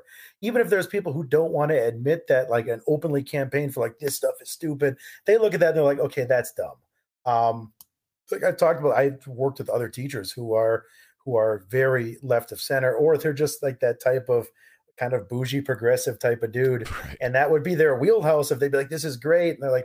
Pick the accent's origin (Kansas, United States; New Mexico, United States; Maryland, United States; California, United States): California, United States; I grew up in California, we didn't go to school for 4 years, like